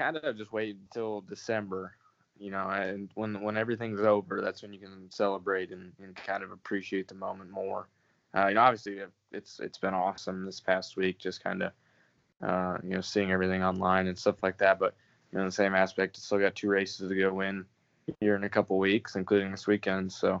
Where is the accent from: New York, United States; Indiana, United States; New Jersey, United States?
New York, United States; I'm from New York. That's almost an insult.